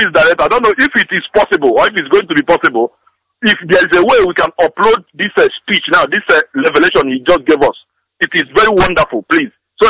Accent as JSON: {"language": "English", "town": "Ekwulobia", "region": "Anambra", "country": "Nigeria", "lives_now": "Angola", "said": "I am from Ekulobia."}